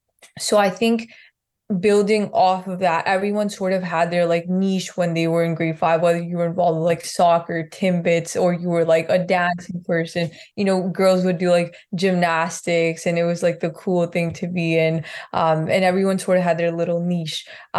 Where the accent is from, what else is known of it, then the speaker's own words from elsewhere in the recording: Punjab, India; I grew up in Punjab, which is sort of in the northern region of India. So in regards to that, I also just went to a private Catholic school. So I knew English growing up